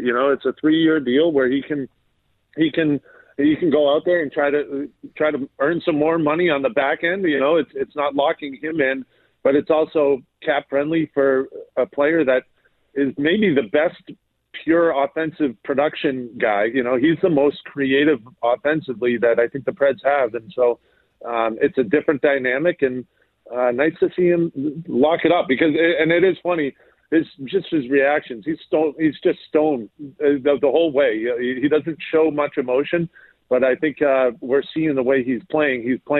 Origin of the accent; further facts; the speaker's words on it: Boston, Massachusetts, United States; I grew up in Boston, and that was my first team